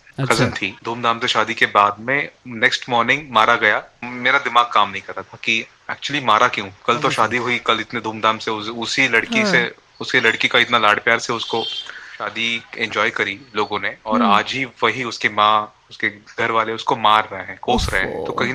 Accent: Ambernath, Maharashtra, India; मैं मुंबई से हूँ, मुंबई के अंबरनाथ से हूँ

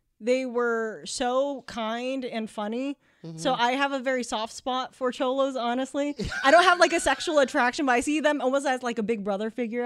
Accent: California, United States; Raiders, yeah, always right, well like I'm from the Bay Area, so it was like either Raiders or 49ers.

